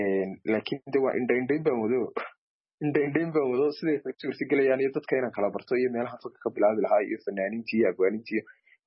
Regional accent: Erigavo, Sanaag, Somalia; waxaana ka yimi gobolka Sanaag, gaar ahaan magaalada Cabirgaabo. Marka waan ka yar lahjad duwanaa fanaaniinta

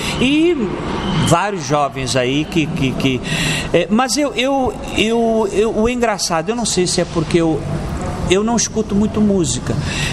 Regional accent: Angola; eu sou nacionalista, eu sou angolano pra caramba, tá?

